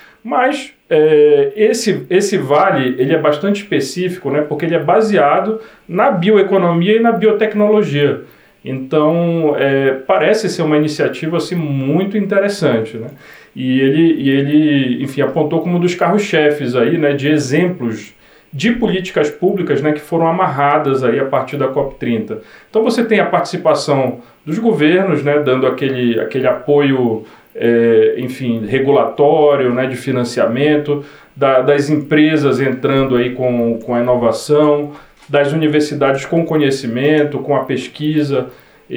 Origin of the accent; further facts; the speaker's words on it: Belém, Pará, Brazil; eu também sou de Belém. Nasci em Belém, cresci em Belém, me formei não na Universidade do Estado do Pará, mas na Universidade Federal do Pará